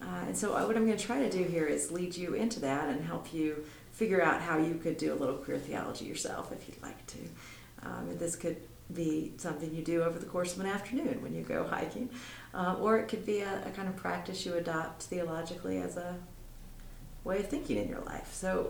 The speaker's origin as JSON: {"language": "English", "region": "North Carolina", "country": "United States", "tie": "born or raised there", "lives_now": "Minnesota, United States", "said": "and I grew up on the East Coast in the North Carolina Synod of the ELCA."}